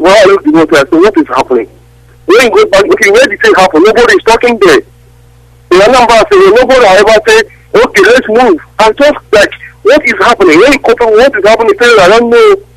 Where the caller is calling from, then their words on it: Abuja, Federal Capital Territory, Nigeria; I'm calling from … I'm calling from Abuja.